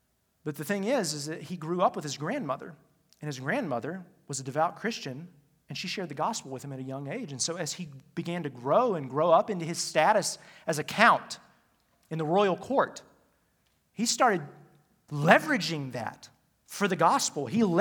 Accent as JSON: {"language": "English", "town": "Roanoke", "region": "Virginia", "country": "United States", "tie": "born or raised there", "said": "Growing up in Roanoke, maybe for those of you who are Roanokers, you know, everybody calls Greensboro like the worst place in the world."}